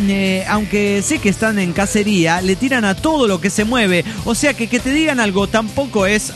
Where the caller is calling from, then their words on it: Los Andes, Valparaíso, Chile; Soy la desmemoriada de los Andes, Chile.